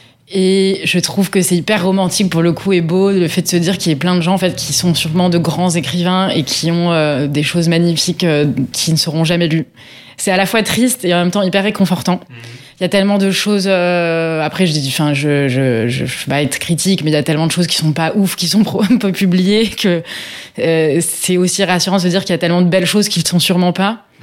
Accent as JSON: {"language": "French", "town": "Paris", "region": "Île-de-France", "country": "France", "said": "comme on est parisien"}